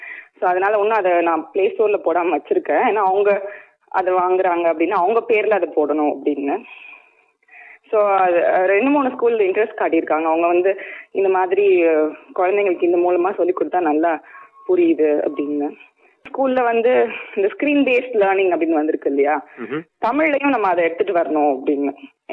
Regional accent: Madurai, Tamil Nadu, India; என்னோட பூர்வீகம் மதுரை. நான் ஸ்கூல் படிச்சதெல்லாம் மதுரை. அப்பா வந்து மதுரை பக்கத்துல ஒரு கிராமம், அங்கதான் நான் சின்ன வயசுல இருந்ததுலாம்.

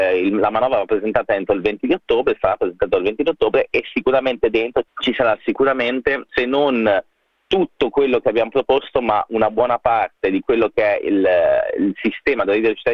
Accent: Genoa, Liguria, Italy; Io ripeto, sono genovese

